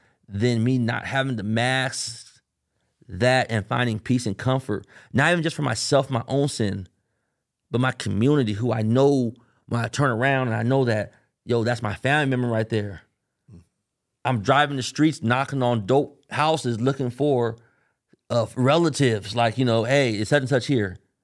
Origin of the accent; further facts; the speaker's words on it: Richmond, California, United States; so I grew up in Richmond, California, East Bay. It's majority Black and Hispanic.